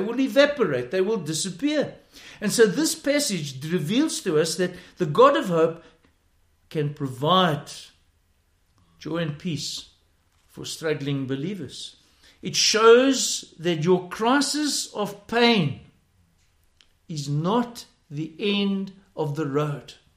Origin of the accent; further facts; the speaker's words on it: South Africa; It's no use me, as a South African, stuck in Wuhan, hoping that the Americans would put me on their plane.